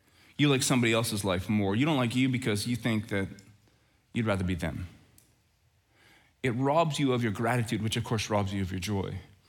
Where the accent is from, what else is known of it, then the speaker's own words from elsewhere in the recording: Red Deer, Alberta, Canada; I'm from Red Deer, so I know a lot.